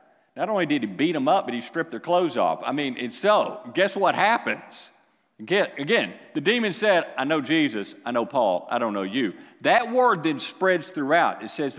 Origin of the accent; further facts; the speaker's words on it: Texas, United States; I mean, we're Texans first, right? I mean, that's just the way we are. I'm glad to be a Texan. We live in a great state.